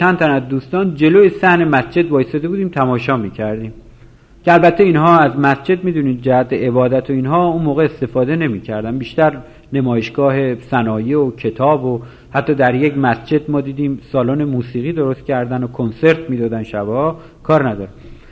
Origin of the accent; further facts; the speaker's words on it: Iran; چند تا زن که فهمیدن ما ایرانی هستیم اومدن به سمت ما